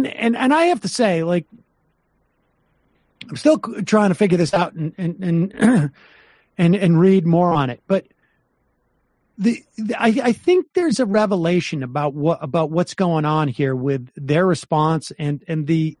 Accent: Canada; while I don't particularly object to it as a Canadian

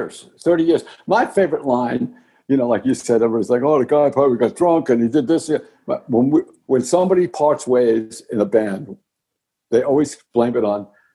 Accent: New York, United States; also born or lived in Florida; Well, I did. I grew up on Long Island.

